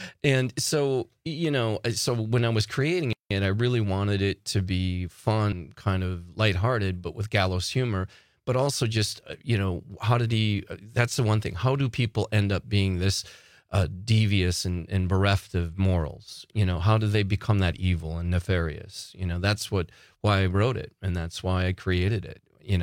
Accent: Waupaca, Wisconsin, United States; I'm from Wapaka, which is about 15 minutes from Plainfield, yeah, where Ed Gein is from.

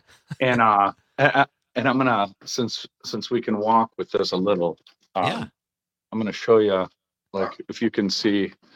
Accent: Detroit, Michigan, United States; now in Wisconsin, United States; So I'm from Detroit. I've been in Wisconsin for probably 12 years now, and I came because of a girl who I'm no longer with, you know?

